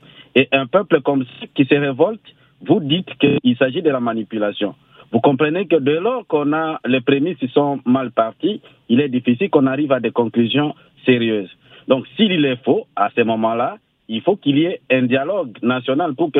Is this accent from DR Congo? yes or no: yes; Sankuru, DR Congo; Je ne suis pas de l'Est, je suis du Sankourou, madame